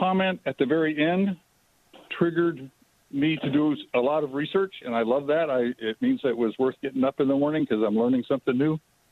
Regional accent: Texas, United States; I was from the Gulf Coast of Texas, and I was dating a gal in San Antonio, and she attended a Catholic school. I was raised in a very Baptist town

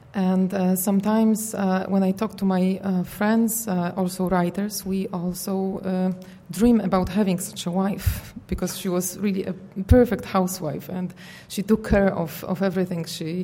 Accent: Poland; accent: Polish; English is a second language; so I'm not going to spoil this effect by my reading it with my incurable Polish accent.

